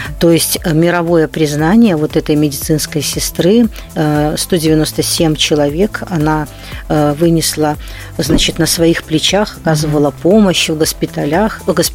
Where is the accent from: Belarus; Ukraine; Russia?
Belarus; чтобы мы, белорусы, прирастали, нас становилось больше